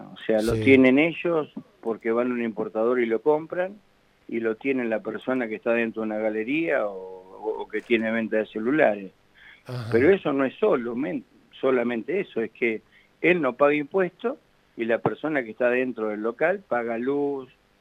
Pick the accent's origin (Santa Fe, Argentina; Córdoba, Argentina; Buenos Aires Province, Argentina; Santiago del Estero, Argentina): Buenos Aires Province, Argentina; La Plata; yo soy platense por naturaleza y quiero esta ciudad verla tan bella como siempre